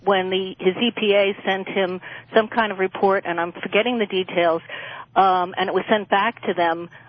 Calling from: New York, United States; from New York.

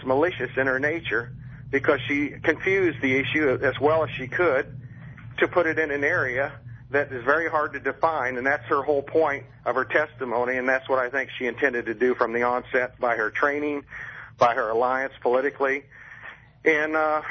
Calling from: Sarasota, Florida, United States; Sarasota.

